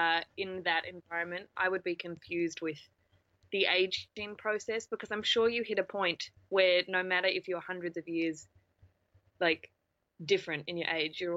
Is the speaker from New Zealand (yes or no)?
yes; New Zealand; I grew up in New Zealand